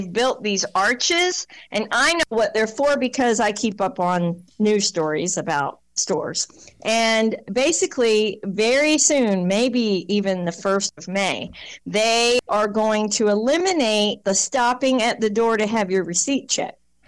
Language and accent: English; England, United Kingdom; I'm from England